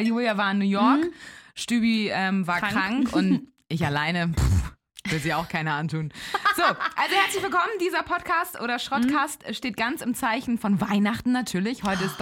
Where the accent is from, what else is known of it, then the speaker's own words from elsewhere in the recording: Elmshorn, Schleswig-Holstein, Germany; bei uns in Elmshorn, wo ich herkomme, das ist ja eine halbe Stunde von Hamburg entfernt